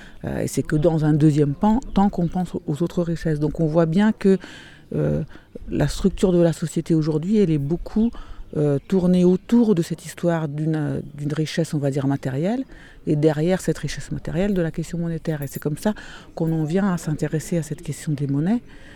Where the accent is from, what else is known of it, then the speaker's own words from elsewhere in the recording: Brazil; moved away as an adult; now in France; je suis brésilienne, mais j'habite en France depuis bon nombre d'années. Voilà, j'ai trois enfants, j'habite en région parisienne